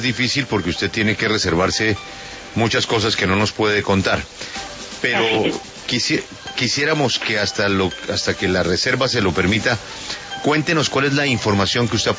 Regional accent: Colombia; que somos todos los colombianos, que no podemos creer lo que ha sucedido.

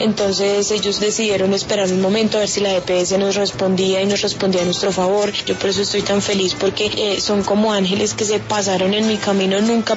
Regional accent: Boyacá, Colombia; como soy de Boyacá

